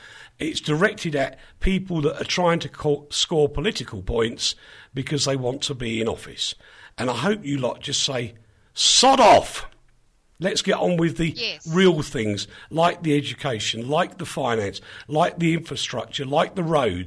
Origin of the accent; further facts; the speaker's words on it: London, United Kingdom; You can tell I'm a Londoner.